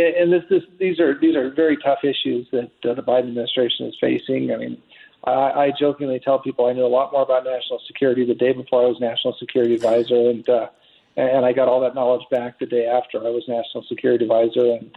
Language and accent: English; United States; And as an American, I've got two daughters who are in the service